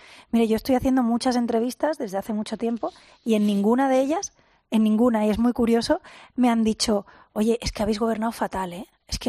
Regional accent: Andalusia, Spain; usted y yo somos andaluces

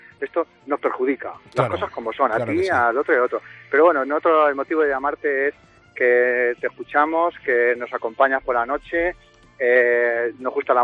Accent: Castilla-La Mancha, Spain; now in Murcia, Spain; Yo soy manchego

